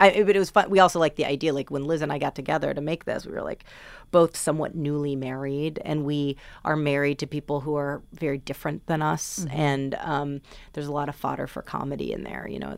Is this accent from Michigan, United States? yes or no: no; New York, United States; I'm, you know, born and raised in New York